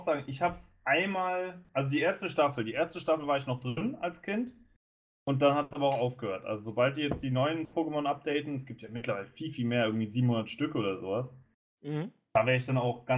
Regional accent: Austria; aber bei uns in Österreich ist immer der Kasperl mit dem Pezibär gelaufen.

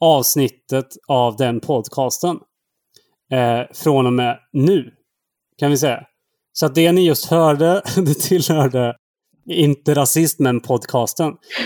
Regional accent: Trollhättan, Västra Götaland County, Sweden; jag är ju från Trollhättan, som är nära västkusten, och det är inte alls långt till Norge.

